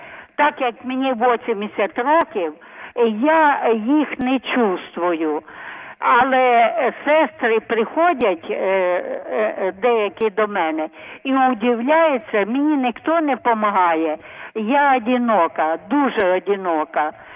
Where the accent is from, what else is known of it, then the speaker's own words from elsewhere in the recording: Zhytomyr Oblast, Ukraine; мені було 10 років, я з Житомирської області, Ємельчинський район, у нас було два села, Малий Кривотин і Великий.